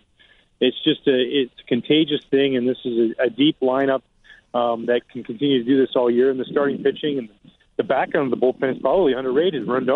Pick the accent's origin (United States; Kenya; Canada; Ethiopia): Canada; Oh, I'm Canadian, so I don't have to worry about that.